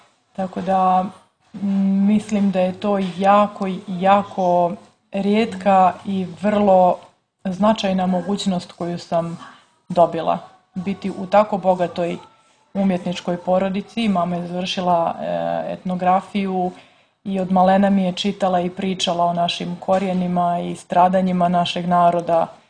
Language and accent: Serbian; Herceg Novi, Herceg Novi Municipality, Montenegro; also born or lived in Dubrovnik; ja sam rođena u Dubrovniku, odrasla u Herceg Novom.